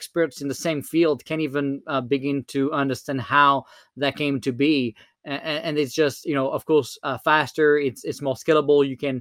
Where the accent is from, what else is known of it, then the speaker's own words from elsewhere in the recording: France; accent: French; English is a second language; I mean, I can tell you with my French accent, when I talk to Siri and Alexa, now they can understand me.